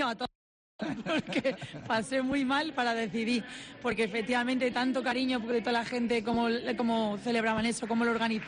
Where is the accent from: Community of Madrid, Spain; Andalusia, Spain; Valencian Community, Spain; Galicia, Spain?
Andalusia, Spain; Granada; para mí como granadina lo he vivido siempre desde muy pequeña con mi familia